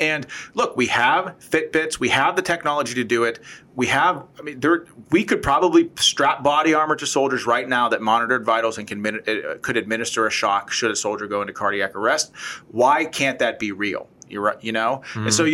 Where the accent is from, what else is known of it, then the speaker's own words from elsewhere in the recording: Pittsburgh, Pennsylvania, United States; I'm from the Steel City. This is perfect. And so Steel is a Pittsburgh guy